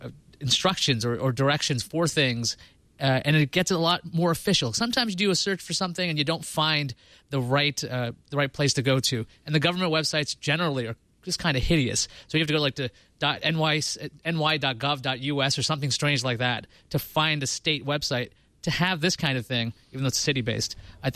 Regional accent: New York City, New York, United States; I guess I'm more interested, maybe because I'm from New York, about the .nyc domain

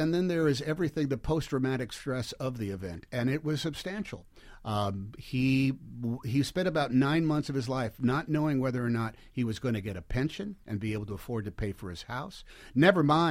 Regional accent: Oakland, California, United States; We grew up in Oakland, California. Different generations, but we're East Bay guys

